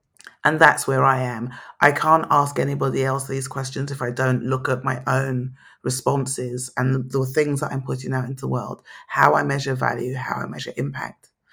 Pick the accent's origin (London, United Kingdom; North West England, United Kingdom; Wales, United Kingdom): London, United Kingdom; I was born in Southeast London. You know, I grew up, I was brought up Catholic, went to convent school. My father, Nigerian, Igbo. My mother, Guyanese, Amerindian.